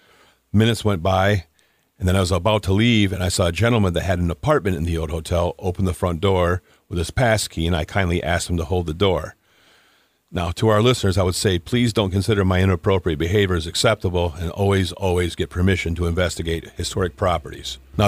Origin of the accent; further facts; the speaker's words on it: Traverse City, Michigan, United States; I grew up in Traverse City, where we used to sneak into the old state hospital and get in trouble periodically.